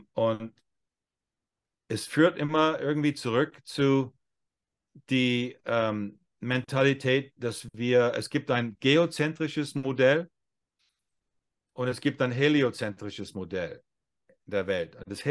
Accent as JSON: {"language": "German", "country": "United States", "second_language": "German", "moved": "yes", "lives_now": "Germany", "said": "Also ich komme ja aus Amerika, lande in Deutschland"}